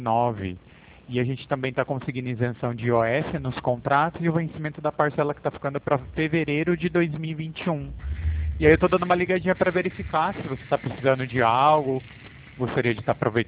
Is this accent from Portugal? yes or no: no; Pirassununga, São Paulo, Brazil; Eu sou da cidade de Pirassununga.